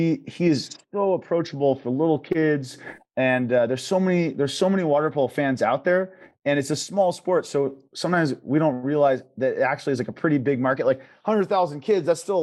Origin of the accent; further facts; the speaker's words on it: Kailua, Hawaii, United States; born there; I was born in Kailua in Oahu, because my dad's in the military and we were stationed there.